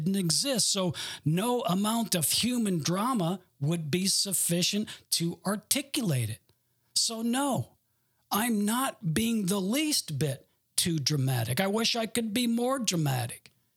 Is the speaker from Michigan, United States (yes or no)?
yes; Garden City, Michigan, United States; born there; I was born in Garden City, Michigan